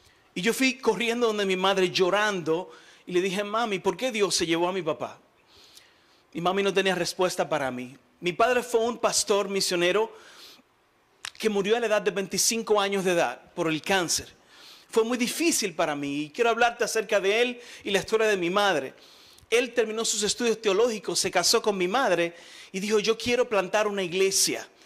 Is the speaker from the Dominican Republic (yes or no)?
yes; Dominican Republic; un dominicano se conoce por el color y por el cabello, pero como no tengo cabello, tengo que decir que soy dominicano, por lo menos tengo el color.